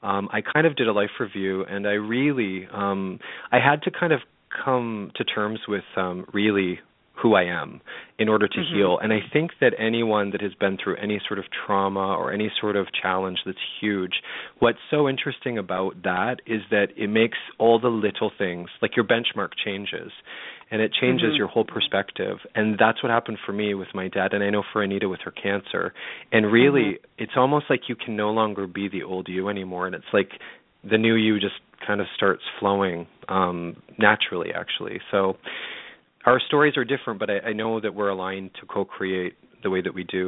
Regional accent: London, Ontario, Canada; she was actually coming to London, Ontario, which is my hometown in Canada.

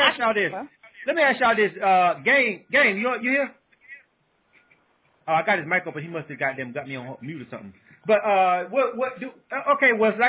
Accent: Panama City, Florida, United States; now in Atlanta, United States; growing up in Panama City, you feel me?

